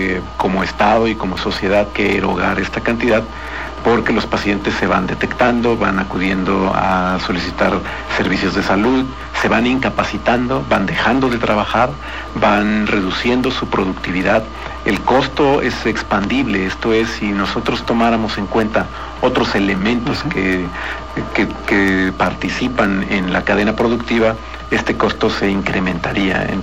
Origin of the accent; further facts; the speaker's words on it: Mexico; Aquí, como mexicanos, en la cultura del autocuidado de la salud, debemos estar bien informados